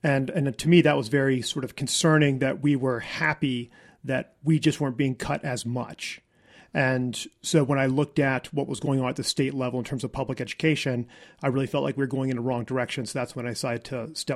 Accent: Asheville, North Carolina, United States; also born or lived in Georgia; And though I had the misfortune, I guess, maybe, of being born not here in Asheville, but in Georgia. We moved back when I was

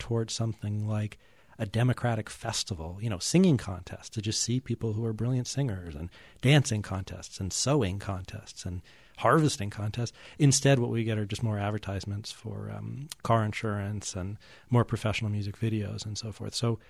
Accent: Newton, Massachusetts, United States; but I grew up just outside of Boston in Newton, and in those western suburbs, you know, Walden Pond is the nicest place to swim, and it's like the one pretty spot.

